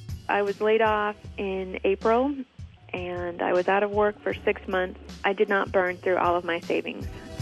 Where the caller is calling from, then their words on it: Tucson, Arizona, United States; I'm calling from Tucson, Arizona.